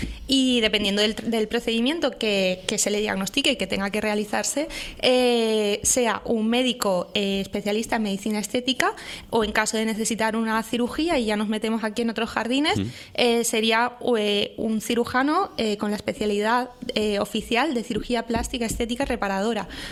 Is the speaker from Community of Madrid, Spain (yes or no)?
no; Valencia, Valencian Community, Spain; Yo que vengo de Valencia, he estado tanto tiempo en Valencia